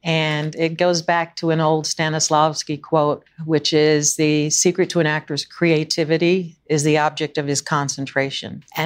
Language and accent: English; the South, United States; I just guess growing up in the South, you know, growing up especially with two sisters who were 9 and 15 years older